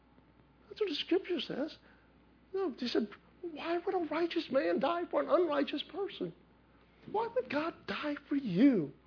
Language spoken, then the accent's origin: English; New Orleans, Louisiana, United States; I'm just nobody from the Ninth Ward in New Orleans.